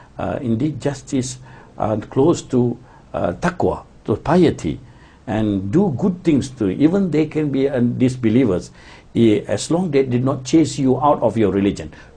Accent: George Town, Penang, Malaysia; I'm from Penang, Georgetown.

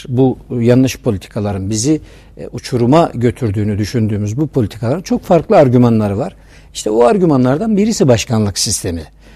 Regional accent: Osmaniye, Turkey; Osmaniye'de doğdum. İlk ve orta öğrenimimi orada tamamladıktan sonra Ankara Üniversitesi Siyasal Bilgiler Fakültesi kazandım.

